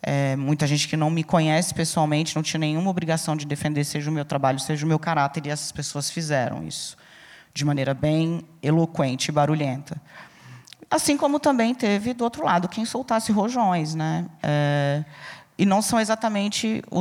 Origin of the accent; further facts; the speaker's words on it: Brasília, Federal District, Brazil; Teve amiga minha que pegou um avião de Brasília, eu sou brasiliense.